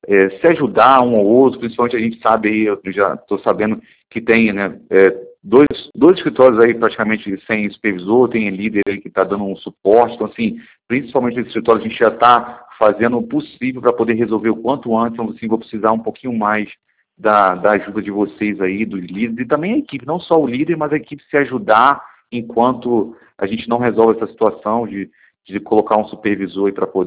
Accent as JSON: {"language": "Portuguese", "region": "Rio de Janeiro", "country": "Brazil", "said": "eu sou carioca, gente. Lá no Rio são 45 graus. No verão a sensação térmica chega a 50."}